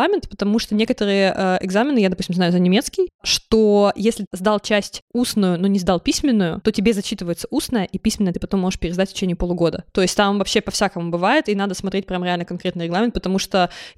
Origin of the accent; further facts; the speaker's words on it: Chelyabinsk, Chelyabinsk Oblast, Russia; Я помню, что я вот выросла в Челябинске